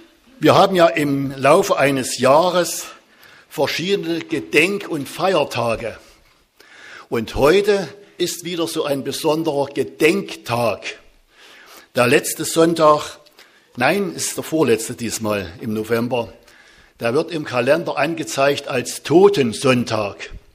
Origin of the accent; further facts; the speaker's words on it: Sosa, Saxony, Germany; Ich komme aus Sosa